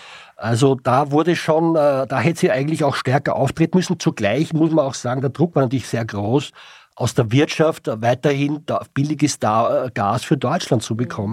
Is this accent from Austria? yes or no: yes; Austria; aber auch bei uns in Österreich